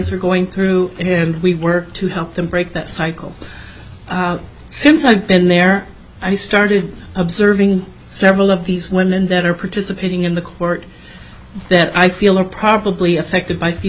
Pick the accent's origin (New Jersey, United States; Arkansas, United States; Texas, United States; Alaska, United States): Alaska, United States; Anchorage; For the record … I'm from Anchorage. I work for Volunteers of America, Alaska.